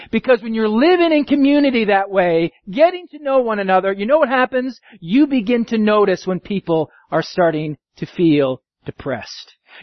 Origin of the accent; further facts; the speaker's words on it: Scotland, United Kingdom; I'm Scottish, but I kind of like the Greeks when it comes to this.